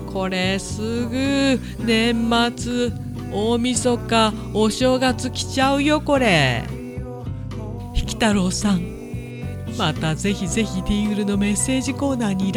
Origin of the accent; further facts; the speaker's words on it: Hokkaido, Japan; なんか道民としてはちょっと北海道をバカにしてるのかなと